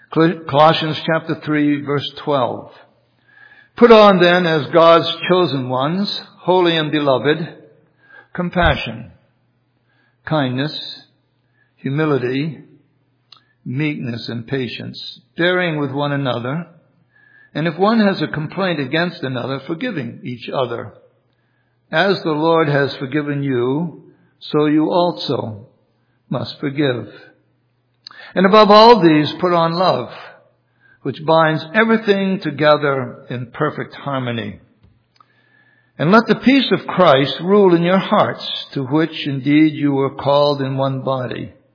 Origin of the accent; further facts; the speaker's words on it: New England, United States; Well, growing up in New England, I love the fall season, in which the see the natural beauty of the changing leaves, living on a farm